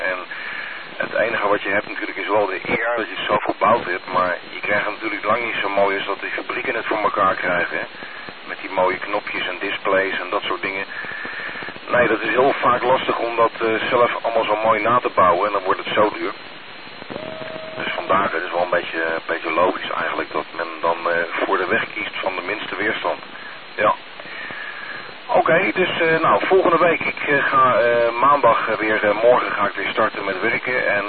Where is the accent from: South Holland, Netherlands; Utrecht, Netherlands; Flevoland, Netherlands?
Flevoland, Netherlands; Almere; Maar oorspronkelijk kom ik uit Almere. Uit Almere, uit Flevoland, de provincie Flevoland.